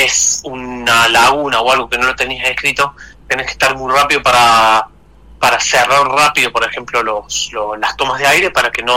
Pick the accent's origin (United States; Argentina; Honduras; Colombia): Argentina; saben que yo soy argentino